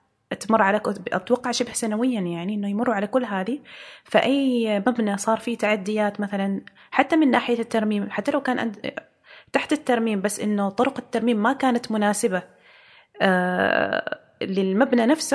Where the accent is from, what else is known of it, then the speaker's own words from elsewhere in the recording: Oman; يعني إحنا عندنا في عمان قلاع وحصون وغيرها